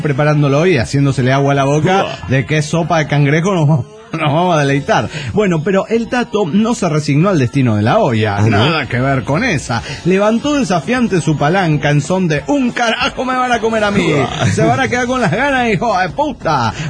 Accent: Golden, Colorado, United States; Hola, ¿cómo están? … de Golden, Colorado.

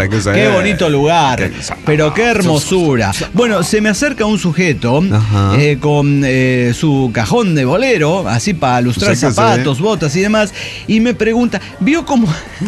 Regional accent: León, Guanajuato, Mexico; soy de León, Guanajuato, güey

